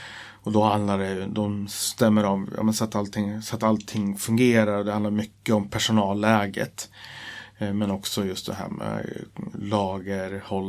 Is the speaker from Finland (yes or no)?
no; Katrineholm, Södermanland, Sweden; Jag kommer från Katrineholm.